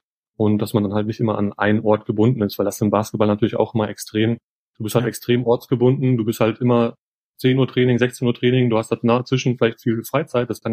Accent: Dorsten, North Rhine-Westphalia, Germany; now in Essen, Germany; vor allen Dingen halt in Dorsten, in meiner Heimatstadt und hier in Essen.

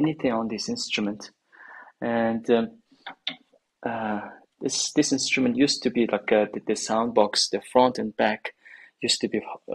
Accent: Mongolia; now in Australia; So, I was born in Mongolia and raised in Mongolia, and I moved to Australia in 2009.

